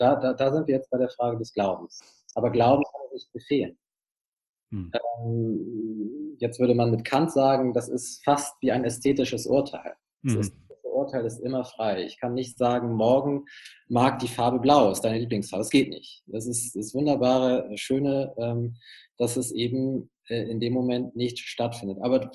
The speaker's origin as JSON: {"language": "German", "region": "Hamburg", "country": "Germany", "said": "Also ich bin ja aus Hamburg"}